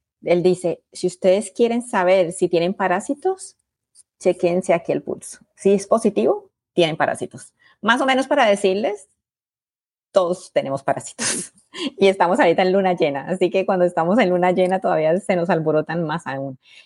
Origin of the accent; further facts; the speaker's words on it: Colombia; now in United States; yo soy de Colombia